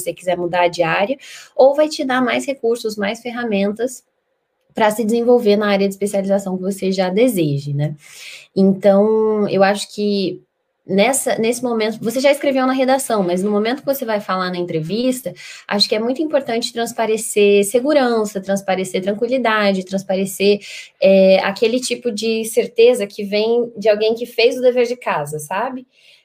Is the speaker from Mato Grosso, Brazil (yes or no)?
yes; Cuiabá, Mato Grosso, Brazil; moved away as an adult; now in Rio de Janeiro, Brazil; sou de Cuiabá, Mato Grosso, e mais ou menos uns 9 anos atrás eu fui para o Rio. Nunca tinha pisado no Rio de Janeiro